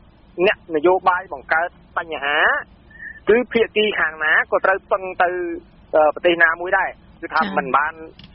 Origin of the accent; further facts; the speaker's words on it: Prey Veng, Cambodia; បាទខ្ញុំអ្នកព្រៃវែងទេអ្នកបង